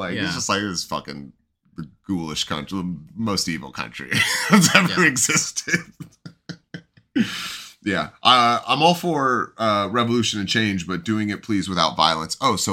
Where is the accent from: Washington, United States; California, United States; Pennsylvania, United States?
California, United States; Sacramento; But yeah, I'm from Sacramento, California, and I say kill them all, so.